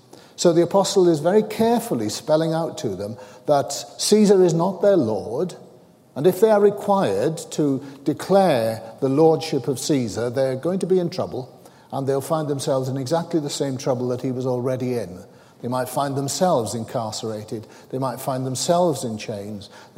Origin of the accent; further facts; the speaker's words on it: Wales, United Kingdom; Welsh. And whenever there's a contest between England and Wales, of course we always support Wales. We're Welsh during that particular time. We might be English in other circumstances.